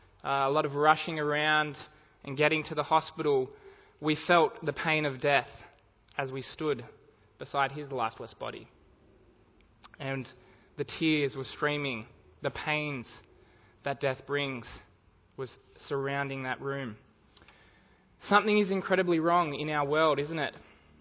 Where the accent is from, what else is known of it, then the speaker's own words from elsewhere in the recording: Campbelltown, New South Wales, Australia; We grew up in Campbelltown, so that had happened a lot back there